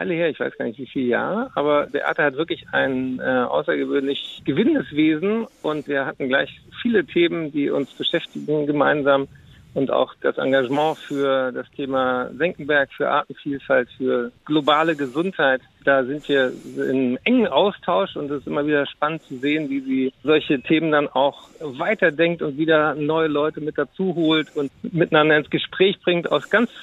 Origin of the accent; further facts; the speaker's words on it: Frankfurt, Hesse, Germany; born there; deswegen fühle ich mich da als gebürtiger Frankfurt natürlich auch doppelt